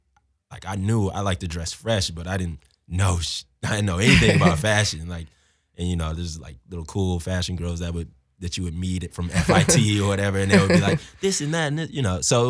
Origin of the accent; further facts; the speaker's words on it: Missouri City, Texas, United States; also born or lived in Florida / New York; So I'm from Houston, Texas. Well, actually, it's a suburb of Houston, Texas. It's called Missouri City. We call it Mo City, where I'm from. Grew up there, went to school in Florida, Florida A&M.